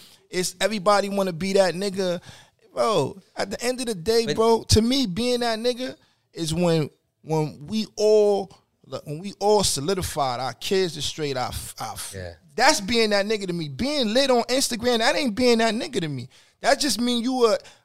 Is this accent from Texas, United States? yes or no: no; New York City, New York, United States; look, I'm from New York City.